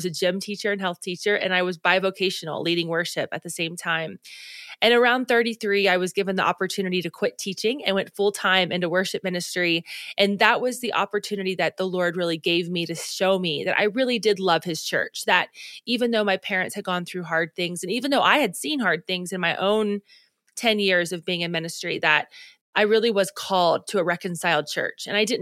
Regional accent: Ohio, United States; So I grew up in Ohio, and we went to Florida every year.

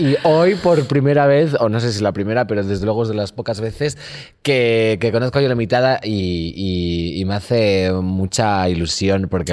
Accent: Magaluf, Balearic Islands, Spain; Sabes que yo me crié en Magaluf.

